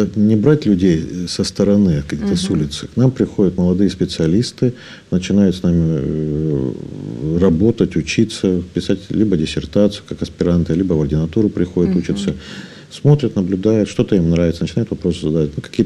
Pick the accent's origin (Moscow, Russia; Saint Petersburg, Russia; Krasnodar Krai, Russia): Krasnodar Krai, Russia; also born or lived in Rostov Oblast; Я сам с Кубани. Отец у меня был военным строителем, поэтому передвигались по всей и европейской части России, и небольшие командировки за рубеж были.